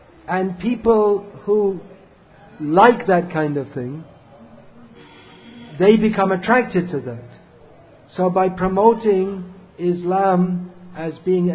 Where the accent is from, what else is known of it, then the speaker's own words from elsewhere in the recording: United Kingdom; I was raised in Britain, but religion for us, it just wasn't an issue.